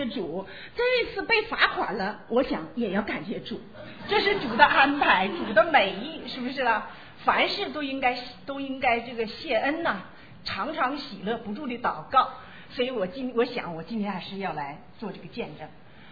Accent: China; moved away as an adult; now in United States; 我们都是为人父母，从大陆来啊

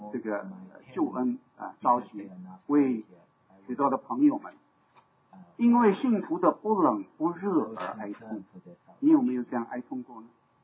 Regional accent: China; 我们中国人叫做什么？叫做人死了之后就盖棺论定了

